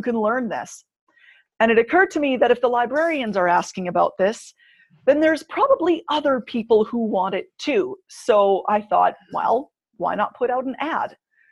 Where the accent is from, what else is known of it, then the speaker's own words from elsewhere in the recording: Canada; And I've got clients in Canada, my home country, as well as the US and in Europe.